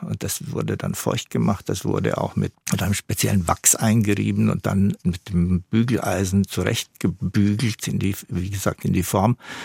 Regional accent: Romania; accent: Odenwald dialect; first language Odenwald dialect; moved away; ich bin in diesen Dialekt hineingeboren und damit aufgewachsen. Das war meine erste Sprache. Meine Großmutter, die mit uns zusammen ausgewandert ist 1975, die war etwas über 60, die sprach nur diesen Dialekt. Die sprach 2-3 Worte Rumänisch

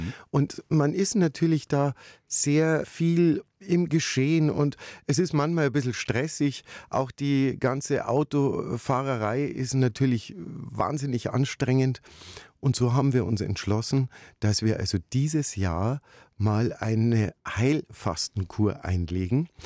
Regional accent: Munich, Bavaria, Germany; Also es ist ja meine Heimatstadt

